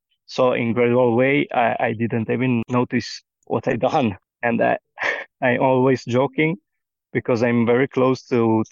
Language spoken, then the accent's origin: English; Diano d'Alba, Piedmont, Italy; English is a second language; So I remember about growing up in Diano d'Alba, like an immense playground immersed in the nature.